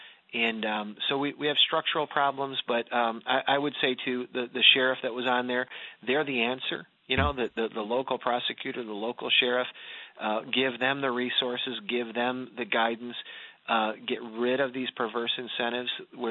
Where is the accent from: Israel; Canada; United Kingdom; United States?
United States; Michigan; And we spend more in most states, in my home state of Michigan, than we do in higher education.